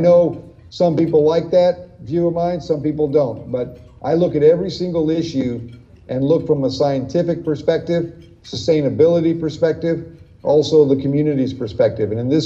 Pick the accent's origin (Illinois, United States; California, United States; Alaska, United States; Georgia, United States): Alaska, United States; bottom line is I'm born and raised in Alaska.